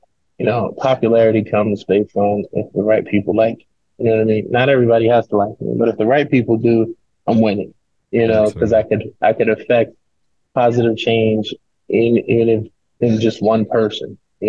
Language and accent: English; Bronx, New York, United States; I grew up in the Bronx, in a single parent home.